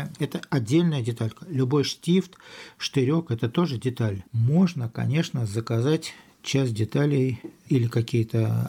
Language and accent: Russian; Russia; во-первых, я из России